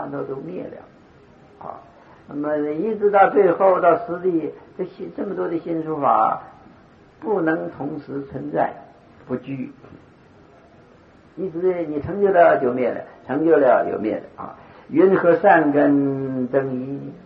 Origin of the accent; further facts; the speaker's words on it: Northeast China, China; 这我是东北人，这东北也有一种事情啊